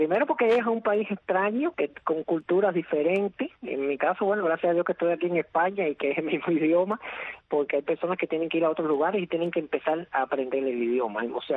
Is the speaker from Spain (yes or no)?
no; Cuba; moved away as an adult; en 12 ocasiones que salí de Cuba, me hubiera quedado en una de esas. No, yo quería seguir con mi labor de activista y seguir dentro de Cuba ejerciendo mi profesión y demás